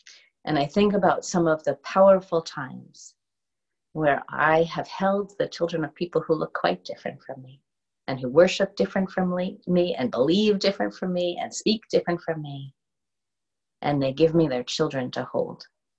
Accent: New York, United States; now in Canada; I live out in Alberta and I grew up in New York, so pizza here just isn't the same.

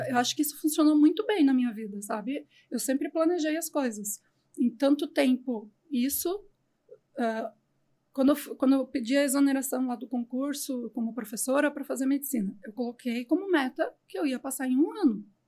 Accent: Venâncio Aires, Rio Grande do Sul, Brazil; eu sou natural do Rio Grande do Sul, Venâncio Aires.

